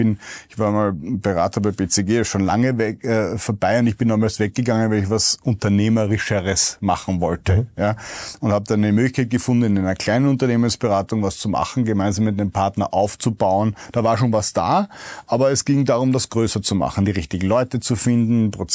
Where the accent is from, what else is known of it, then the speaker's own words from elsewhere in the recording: Vienna, Austria; Ich war damals junger Papa, 2017, von einem damals 3-Jährigen und 1-Jährigen und als Wiener noch dazu.